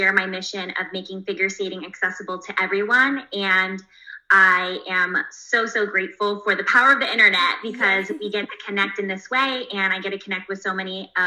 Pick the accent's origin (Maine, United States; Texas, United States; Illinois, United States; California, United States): California, United States; I'm from the Bay Area in California, and I am a figure skating professional.